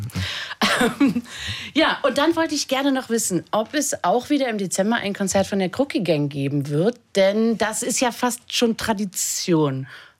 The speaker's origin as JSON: {"language": "German", "region": "Berlin", "country": "Germany", "tie": "born or raised there", "said": "Also als Berlinerin, die hier schon immer lebt, wahnsinnig hässliche Stadt, kann man doch mal sagen."}